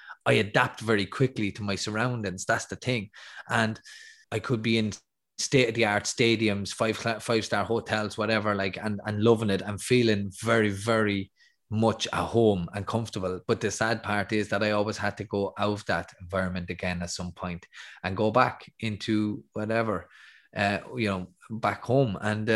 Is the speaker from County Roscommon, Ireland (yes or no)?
no; Athy, Kildare, Ireland; And I hear it in my hometown of Athy, and many other towns, I'm sure, are the same as well.